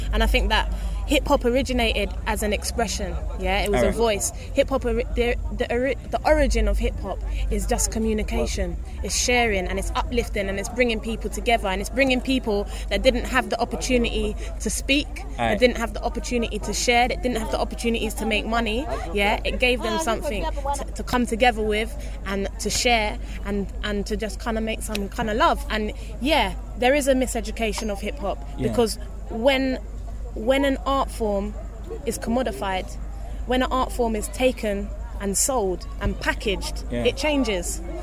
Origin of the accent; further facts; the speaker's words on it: London, United Kingdom; I was born and raised in London, and hip-hop is my life.